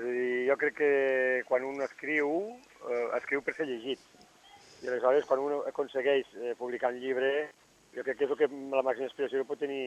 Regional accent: Cabassers, Catalonia, Spain; born there; Sí, vaig néixer a Cabassers.

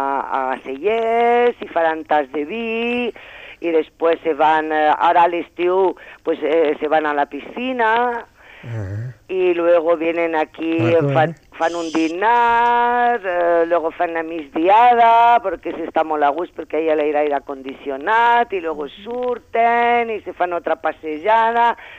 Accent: Madrid, Community of Madrid, Spain; Catalan is a second language; Jo sóc de Madrid, sí.

